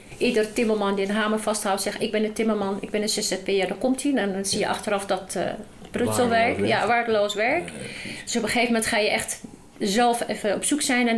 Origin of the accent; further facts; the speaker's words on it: Morocco; Want bij ons in Marokko, de deuren zijn altijd open. Hè? Vooral in ons klein stadje.